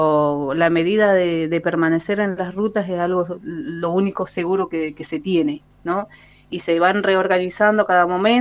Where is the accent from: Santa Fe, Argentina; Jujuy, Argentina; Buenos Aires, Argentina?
Jujuy, Argentina; no es solamente en Jujuy. Esto, somos parte de Argentina